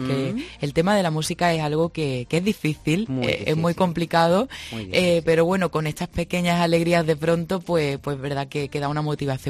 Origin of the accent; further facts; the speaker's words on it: Pizarra, Andalusia, Spain; en Pizarra, un pueblecito de Málaga, que es mi pueblo de hecho.